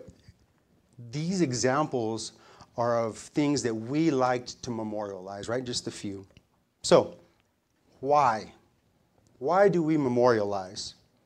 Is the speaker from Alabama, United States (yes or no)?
no; New Mexico, United States; I'm from New Mexico, and the only river I know is just mud, right?